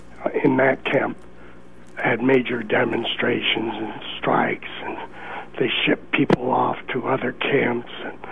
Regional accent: Tule Lake, California, United States; born there; I was born in Tule Lake.

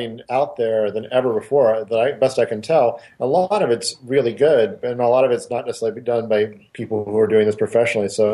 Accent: Dayton, Ohio, United States; or even when I was growing up in Dayton, Ohio for a while, two film critics

